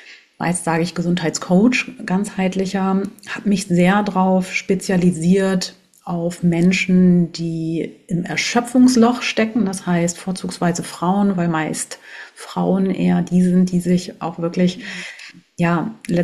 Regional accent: Hanover, Lower Saxony, Germany; ich komme aus Hannover, lebe dort mit meinem Lebenspartner zusammen.

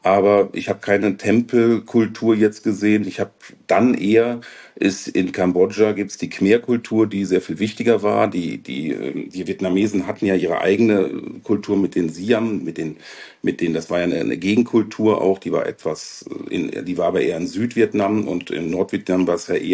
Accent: Germany; für mich als Deutscher scheinbar ungeordnete, was aber doch funktioniert

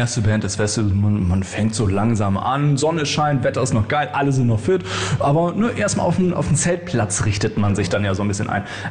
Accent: Georgsmarienhütte, Lower Saxony, Germany; ich komme auch aus der Gegend, aus der Ecke, Georgsmarienhütte. Und eigentlich ne, beschaulich

